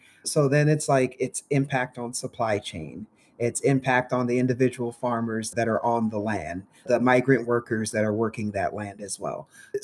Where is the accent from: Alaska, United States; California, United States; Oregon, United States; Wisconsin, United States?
California, United States; Los Angeles; The first one being is I'm from Los Angeles and the idea of picking up and relocating to some rural environment didn't really appeal to me.